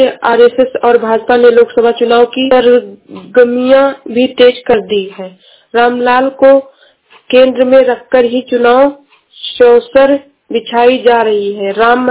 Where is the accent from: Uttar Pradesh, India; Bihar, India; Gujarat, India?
Uttar Pradesh, India; मैं जिला श्रावस्ती से हूँ।